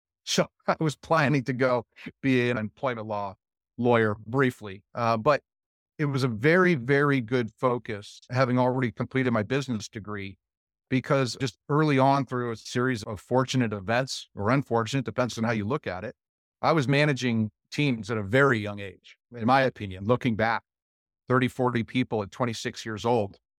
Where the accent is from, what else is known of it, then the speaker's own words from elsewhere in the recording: Roseville, California, United States; also born or lived in San Jose; So we moved from San Jose, Palo Alto area, Silicon Valley area, to Roseville, California. That's where I essentially grew up in my early teens and still live there today.